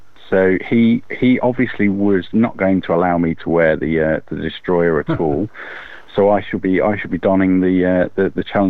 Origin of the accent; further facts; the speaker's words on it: Lee-on-the-Solent, South East England, United Kingdom; I walked from my hometown in Leon the Solent to London